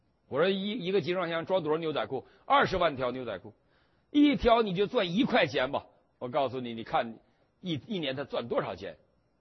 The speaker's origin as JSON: {"language": "Chinese", "region": "Northeast China", "country": "China", "said": "他说你哪儿人啊？我说我东北人呢"}